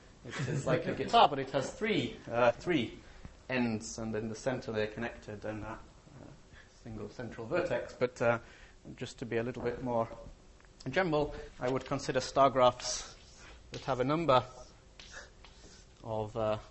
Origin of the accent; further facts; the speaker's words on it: Texas, United States; I'm from Texas, but I'm not going to talk about vacuum energy.